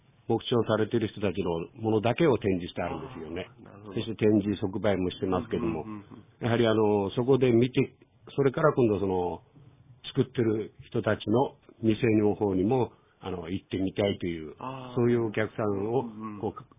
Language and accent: Japanese; Asahikawa, Hokkaido, Japan; 自分は旭川なんです。